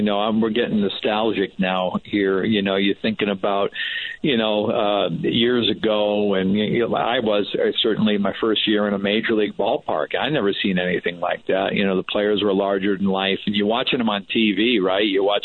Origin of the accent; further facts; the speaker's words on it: New England, United States; I mean, I grew up in New England, as you know, and of course I was a Red Sox fan growing up, so I wasn't real fond of the Yankees.